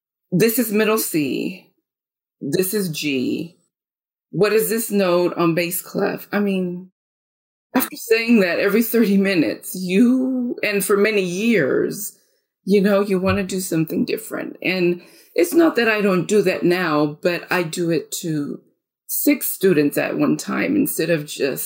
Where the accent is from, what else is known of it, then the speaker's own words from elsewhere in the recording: Costa Rica; now in Texas, United States; So I'm originally from Costa Rica, Central America, but I have lived here in Texas, United States, for the last 30 plus years, maybe 36, 37. I live in a small town south of Fort Worth, the DFW area.